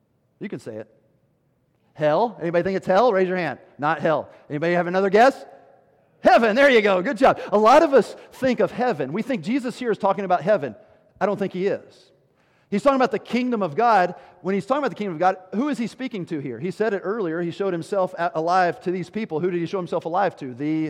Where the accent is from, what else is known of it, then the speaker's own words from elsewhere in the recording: Tennessee, United States; I grew up in Tennessee, and whenever you were going to call someone stupid, you would call them ignorant.